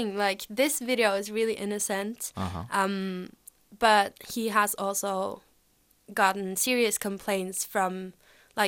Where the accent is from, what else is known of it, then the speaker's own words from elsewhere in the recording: Eastern Norway, Norway; which is the Norwegian name for Margaret. And I'm from Norway, obviously, and I'm from the east part, but I study here in Bergen, so I'm at a bachelor's degree in Chinese.